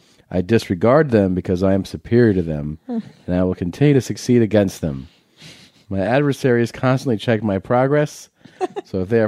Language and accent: English; Florida, United States; now in Fort Worth, United States; I currently reside in Fort Worth, Texas, but I am originally from Florida.